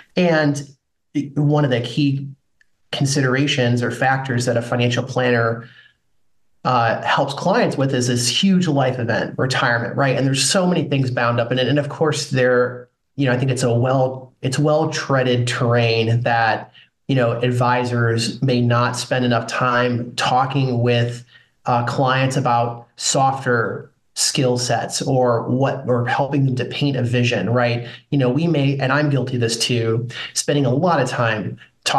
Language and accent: English; Illinois, United States; Well, I'm actually a longtime Packers fan, even though I'm from Illinois originally. I grew up about 5 minutes south of the border